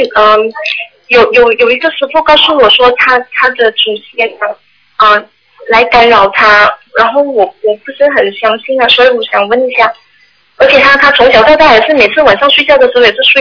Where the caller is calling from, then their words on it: Singapore; 我是从新加坡打来的。